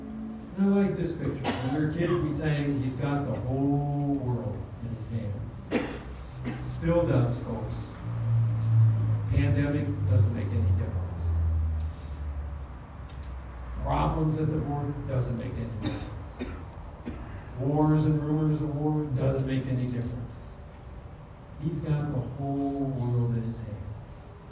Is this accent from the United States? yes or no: yes; Minnesota, United States; my grandmother put one in each of our bedrooms when we were growing up in Minnesota.